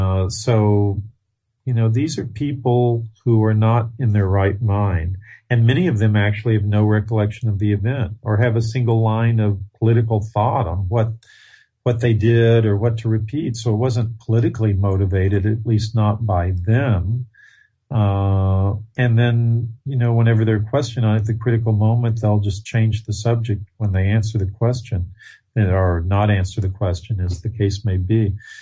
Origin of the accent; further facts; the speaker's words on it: Texas, United States; because my background was growing up in Texas, especially South Texas. Now I can talk like a Texan if I have